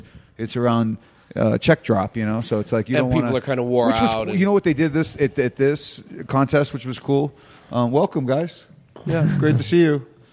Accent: Arizona, United States; And then I don't even know what that is. I'm from Arizona. I don't even know what that is.

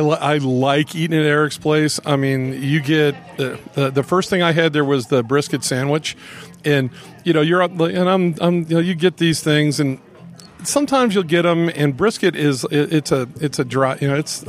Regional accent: Southeast, United States; I'm from the Southeast, so I like hickory. You know, you get a lot of mesquite out here, but I'm a hickory guy

